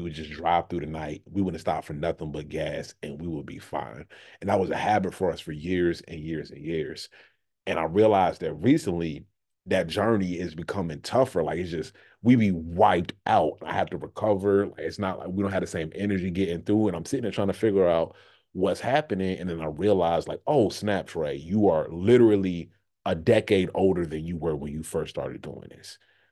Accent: Virginia, United States; I went up there because I'm originally from Virginia, so it's a cool opportunity for my kids to see like my family and everything while we're up there. I'm not from Virginia Beach, but we go up there.

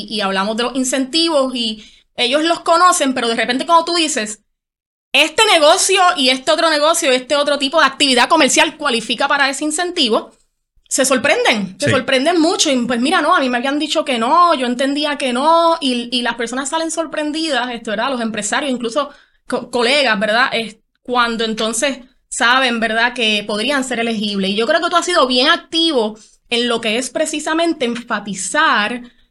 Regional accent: Puerto Rico; Yo soy puertorriqueño, nosotros somos capital de aquí de Puerto Rico

